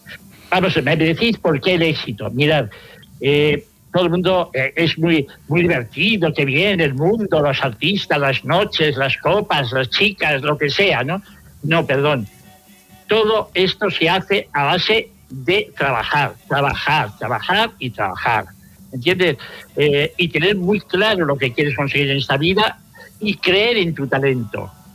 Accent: Vitoria, Basque Country, Spain; born there; Yo nací en Vitoria y recuerdo que con 14 años, en 1955, escuché por primera vez a … me eché a llorar.

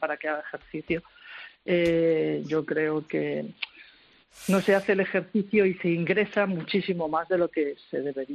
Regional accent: Madrid, Community of Madrid, Spain; Cuando yo era pequeña yo jugaba todo el día en la calle, yo soy de Madrid, jugaba en la calle.

